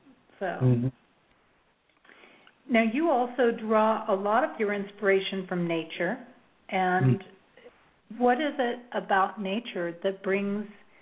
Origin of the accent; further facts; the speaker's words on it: Manhattan Beach, California, United States; I grew up in Manhattan Beach and have a lot of friends around Santa Barbara and spent several years in the Central Coast